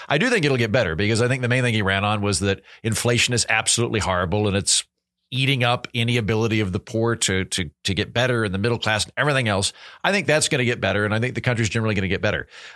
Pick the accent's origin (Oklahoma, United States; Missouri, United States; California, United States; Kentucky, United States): Oklahoma, United States; And I went, "I am. I'm from Oklahoma."